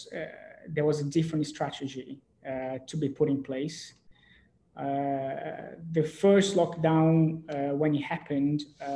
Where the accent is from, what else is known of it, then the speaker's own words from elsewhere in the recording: São Paulo, Brazil; So so I'm originally from Brazil, from São Paulo. So that's where I've grown up.